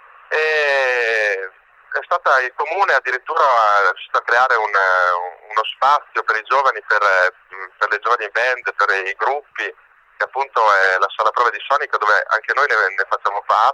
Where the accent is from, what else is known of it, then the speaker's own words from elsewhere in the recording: Ferrara, Emilia-Romagna, Italy; Guarda, noi veniamo da Ferrara, è una piccola cittadina, una provincia, ma è un po' comunque come se fosse un grande paese.